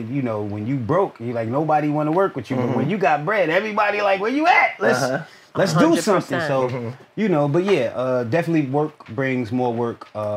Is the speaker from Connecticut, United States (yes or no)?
no; Newark, New Jersey, United States; I probably ended up sticking out more being that I'm from Newark, from Brick City, from where I am.